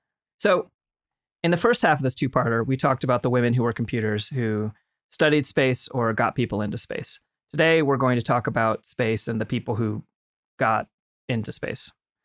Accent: United States; just as a white American of Irish descent, I'm legally required to make fun of England every chance I can

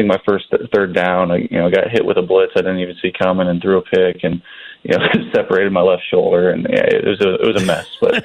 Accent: California, United States; I was too young to watch him play growing up in the Bay Area.

